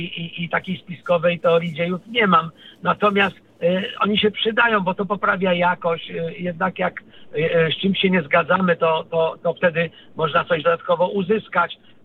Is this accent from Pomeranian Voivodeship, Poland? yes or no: yes; Gdynia, Pomeranian Voivodeship, Poland; Zresztą ja jestem też z Gdyni i też tam przyjechałem z powodu przyrody, już nawet na stałe.